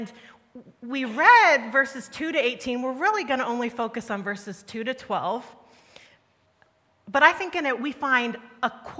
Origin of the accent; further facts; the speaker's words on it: United States; So, those who know me and those who are hearing me know I'm American. I don't hide that well. I grew up in the States